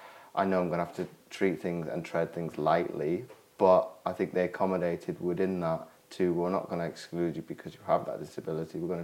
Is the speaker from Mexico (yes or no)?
no; Belgium; I was brought up in Belgium with parents both in the military.